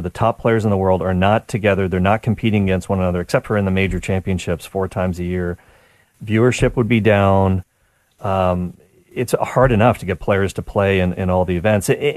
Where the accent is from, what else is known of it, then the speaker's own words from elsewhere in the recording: Canada; as a Canadian